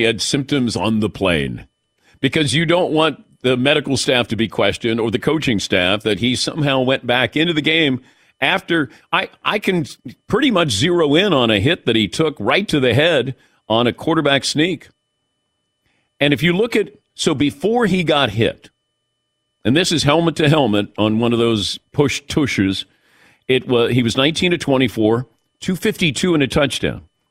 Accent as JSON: {"language": "English", "town": "Mason", "region": "Ohio", "country": "United States", "tie": "born or raised there", "said": "So it was in my hometown, Mason, Ohio, Kings Island area"}